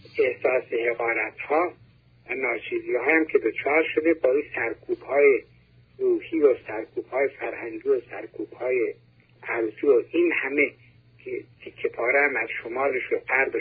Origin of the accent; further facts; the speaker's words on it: Iran; این زادگان فرزندان آزادگان، از ایرانم، از شهر آزادگان.